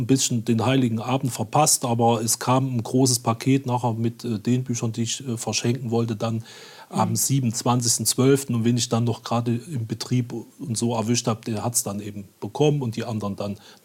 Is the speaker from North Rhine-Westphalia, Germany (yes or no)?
no; Thuringia, Germany; Dadurch, dass ich ja aus dem Osten komme, meine Heimat Thüringen ist, ich mich sehr gern an sie erinnere, gern auch zu Besuch hinfahre